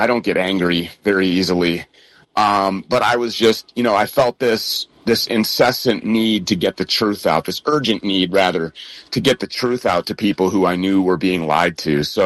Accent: Minneapolis, Minnesota, United States; I'm from Minneapolis, and when George Floyd overdosed here in Minneapolis

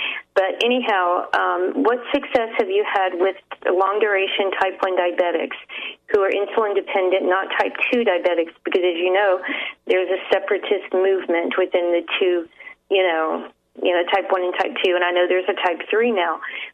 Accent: New Orleans, Louisiana, United States; I grew up down in New Orleans, and they were doing a lot of funky stuff down there in that era.

